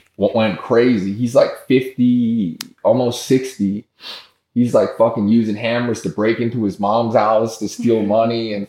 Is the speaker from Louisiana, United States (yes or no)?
yes; Baton Rouge, Louisiana, United States; So first of all, I grew up in Baton Rouge, Louisiana. I was the only yellow person, you know, probably in 1,000-mile radius.